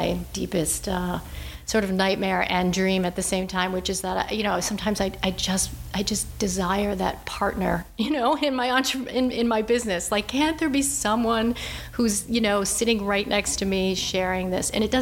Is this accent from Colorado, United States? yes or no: no; Westerly, Rhode Island, United States; So Westerly, Rhode Island had we had the beloved Latin teacher.